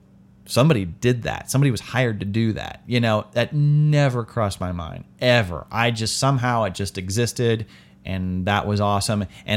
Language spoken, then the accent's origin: English; Indianapolis, Indiana, United States; I grew up in Indianapolis